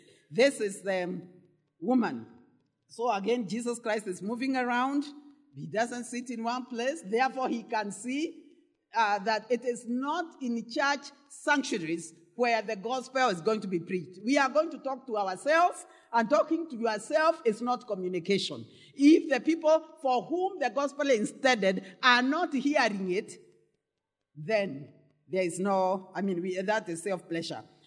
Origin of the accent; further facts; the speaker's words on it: Kenya; particularly being a Kenyan